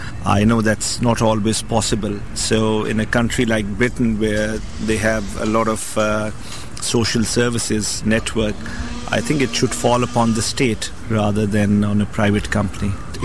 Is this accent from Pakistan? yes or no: yes; Pakistan; We are from Pakistan. The elderly are revered very much. The most elderly would be looked after by their children.